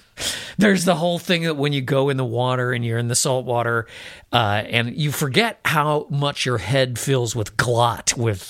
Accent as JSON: {"language": "English", "town": "Chicago", "region": "Illinois", "country": "United States", "tie": "born or raised there", "said": "And I grew up in Chicago, so, you know, the cold weather has been part of my life."}